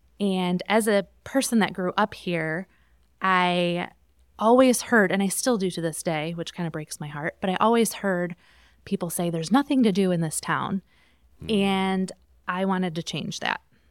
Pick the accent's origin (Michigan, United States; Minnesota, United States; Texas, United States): Michigan, United States; Port Huron; I grew up right here in Port Huron.